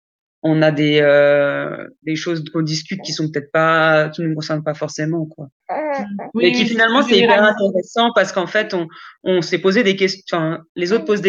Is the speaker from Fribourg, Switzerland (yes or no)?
no; Geneva, Switzerland; now in Valais, Switzerland; on est en Valais maintenant, mais on était à Genève. On est de Genève à la base. Donc, ce côté vraiment collé à la France, en fait. Moi, j'ai la double nationalité. Mes parents sont français.